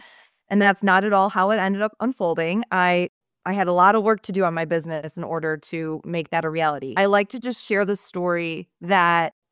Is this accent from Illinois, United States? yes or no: yes; Chicago, Illinois, United States; And the reason why I loved it so much is because I'm from Chicago.